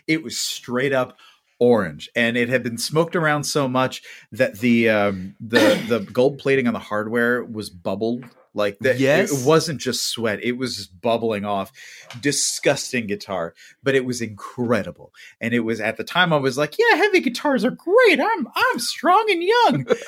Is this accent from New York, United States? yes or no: no; York, Pennsylvania, United States; At a record shop in my hometown of York, Pennsylvania, a place called Ico's, which is still there today.